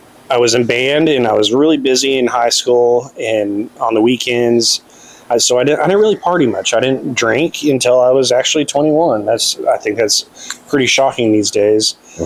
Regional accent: Fort Worth, Texas, United States; I grew up in Southwest Fort Worth in an average middle-class family.

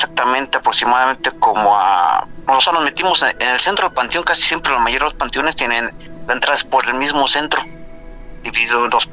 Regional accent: Iztapalapa, Mexico City, Mexico; Nosotros, bueno, somos de Iztapalapa.

